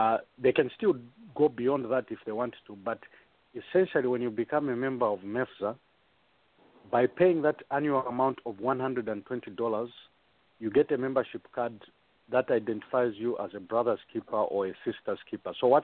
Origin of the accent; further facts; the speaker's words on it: Zambia; born there; Okay, I was born in Kawe